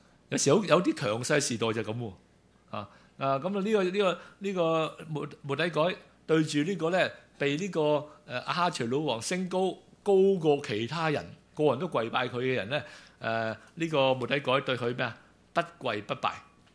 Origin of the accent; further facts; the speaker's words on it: Chaozhou, Guangdong, China; 因為我係潮州人嘅